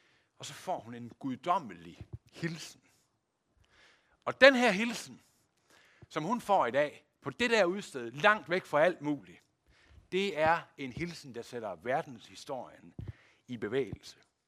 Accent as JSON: {"language": "Danish", "town": "Aulum", "region": "Central Denmark Region", "country": "Denmark", "said": "Det er, nu kommer jeg jo fra Aulum, ikke også?"}